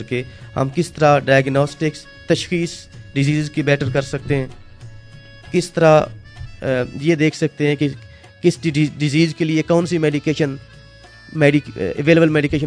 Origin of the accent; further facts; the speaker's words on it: Sargodha, Punjab, Pakistan; پاکستان میں میرا تعلق سرگودا سے ہے.